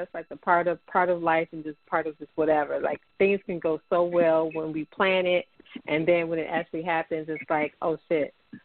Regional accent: Chicago, Illinois, United States; and of course the US and my hometown, Chi-Town.

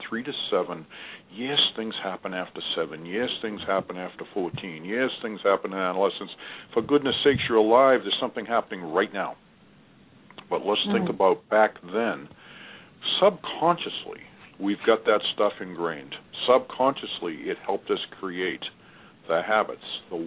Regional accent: Boston, Massachusetts, United States; And I said, well, I'm from Boston, and they say it all began here in the country

